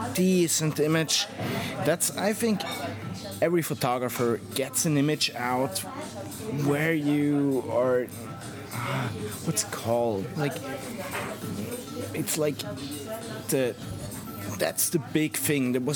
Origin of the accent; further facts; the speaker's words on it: Switzerland; English is a second language; I'm 26 years old, and I'm a photographer from Switzerland